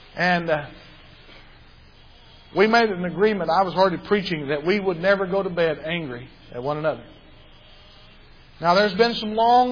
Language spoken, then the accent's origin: English; Arkansas, United States; now in Texas, United States; They don't even claim me in Arkansas anymore. They let me come back there and preach, but they say I'm from Texas.